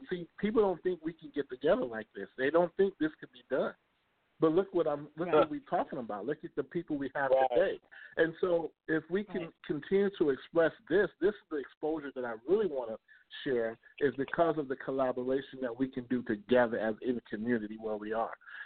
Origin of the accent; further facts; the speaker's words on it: Chicago, Illinois, United States; now in Houston, United States; I'm from Chicago originally, moved here to Houston, Texas. It's a little bit about my background.